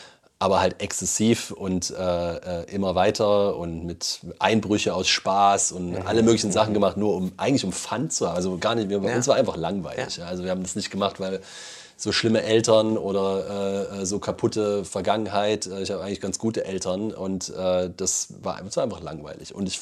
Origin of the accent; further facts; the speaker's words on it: Leipzig, Saxony, Germany; ich bin ja atheistisch aufgewachsen in der DDR in Leipzig und habe an Gott ja gar nicht geglaubt